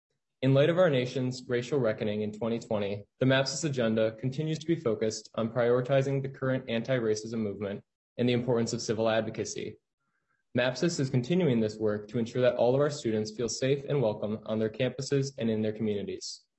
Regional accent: Seymour, Wisconsin, United States; I come from Seymour, Wisconsin, a small city about 25 miles west of legendary Lambeau Field in Green Bay.

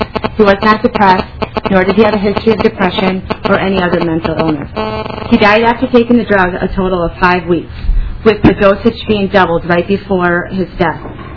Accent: Minneapolis, Minnesota, United States; I'm from Minneapolis, Minnesota.

